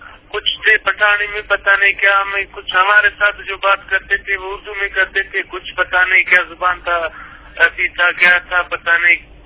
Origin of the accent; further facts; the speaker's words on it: Balochistan, Pakistan; ہمارا تعلق سائیں بلوچستان کا علاقہ ہے، ادھر جھمبورو، یہ سارونا کا علاقہ ہے، بہت بڑا علاقہ ہے، پہاڑی علاقہ ہے.